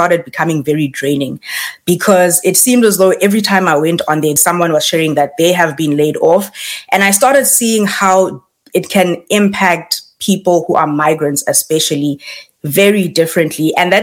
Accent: South Africa; now in Canada; I moved to Canada in 2019 from South Africa with my husband and two kids.

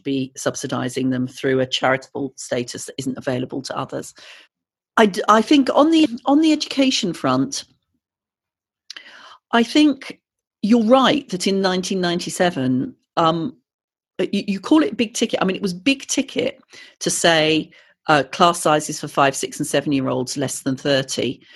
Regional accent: Malvern, West Midlands, United Kingdom; Now, living in Malvern, you know, we have a significant number of private schools, and I grew up in Malvern.

